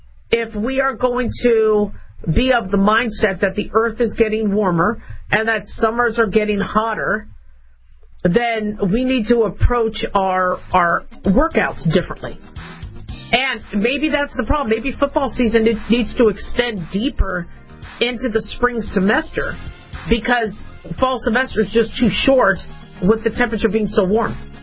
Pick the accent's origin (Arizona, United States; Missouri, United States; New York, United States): Arizona, United States; Phoenix; also born or lived in Las Vegas, United States; Now, I grew up in Phoenix and Vegas, so I went to 12 schools back and forth